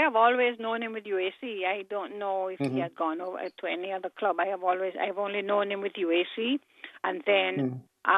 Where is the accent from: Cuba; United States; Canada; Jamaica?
Jamaica; moved away; when I came from Jamaica and came here, Blackie was already an established coach. So I met Blackie as a coach because I came here in 1970